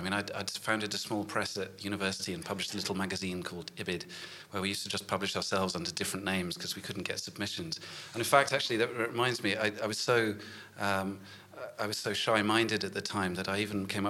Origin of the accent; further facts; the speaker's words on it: Norwich, East of England, United Kingdom; We began the tour in Norwich, which is my hometown, and we actually stayed in my house.